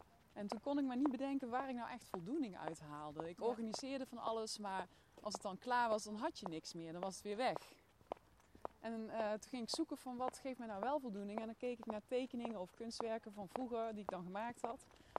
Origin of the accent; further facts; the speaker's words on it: Boxmeer, North Brabant, Netherlands; ben 36 jaar. Ik ben geboren in Boksmeer. Dat ligt op de grens van Noord-Brabant en Limburg. En ik heb daar altijd als klein kind op mijn 16e in het platteland gewoond. Dus midden in de maisvelden